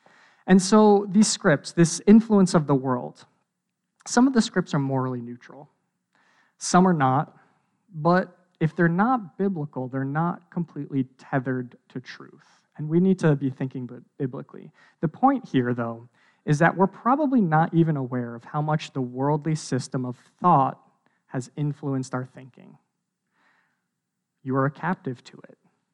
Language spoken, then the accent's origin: English; New Jersey, United States; because I'm from New Jersey, so you automatically assume New Jersey, like, ultra liberal?